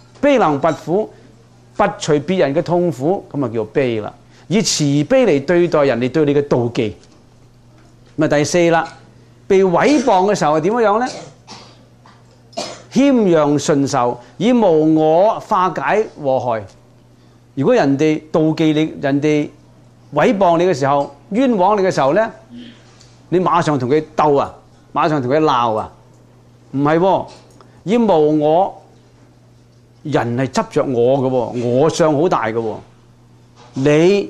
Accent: Guangdong, China; 我哋广东人讲咧，搲烂个面

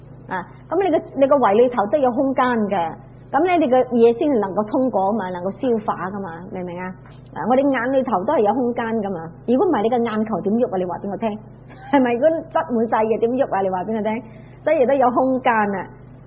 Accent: China; 我哋中国人就冇话讲创造物主定我哋，我哋自己系埋怨自己，我哋中国人埋怨自己咩啊

